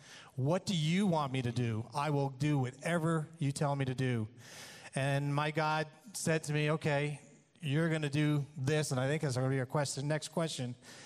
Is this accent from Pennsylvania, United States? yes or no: no; New York, United States; And I'm from New York, and this is a funny story how I got here.